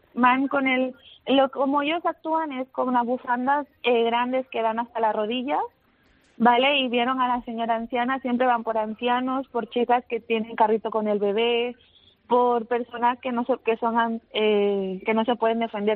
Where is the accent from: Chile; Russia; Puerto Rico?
Chile; now in Barcelona, Spain; porque soy chilena